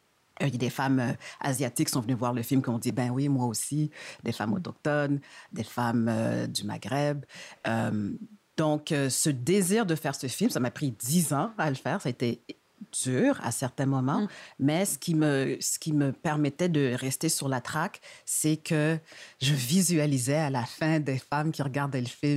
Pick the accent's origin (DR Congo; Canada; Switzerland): Canada; Montreal, Quebec; moi, quand j'étais adolescente, les modèles de femmes noires, il n'y avait pas tant que ça, étant donné que je suis née puis j'ai grandi à Montréal.